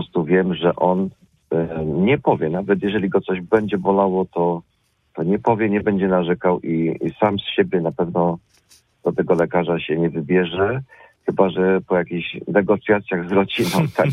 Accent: Poznań, Greater Poland Voivodeship, Poland; ja osobiście też w Poznaniu od urodzenia mieszkam i no nie potrafiłbym jednak chyba się przystosować na życie na wsi.

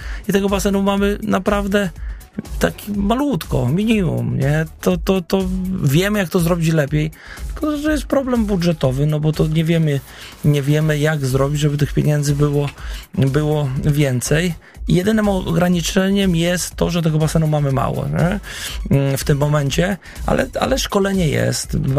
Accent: Gorzów Wielkopolski, Lubusz Voivodeship, Poland; also born or lived in Poznań; wróciłem do mojego rodzinnego miasta, jestem poznaniakiem, wychowanym w Gorzowie Wielkopolskim, ale jestem rodowitym poznaniakiem.

